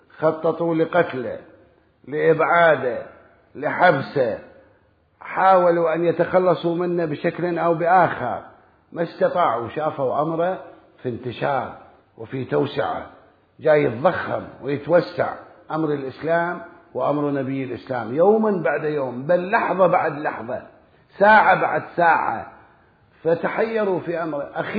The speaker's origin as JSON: {"language": "Arabic", "town": "Karbala", "region": "Karbala Governorate", "country": "Iraq", "said": "كان عندنا في كربلاء بالمناسبة، كان عندنا في كربلاء"}